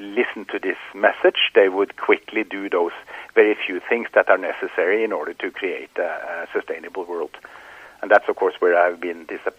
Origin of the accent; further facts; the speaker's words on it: Norway; accent: Norwegian; English is a second language; I am a 67-year-old professor. And obviously from Norway, as you can hear from my wonderful accent.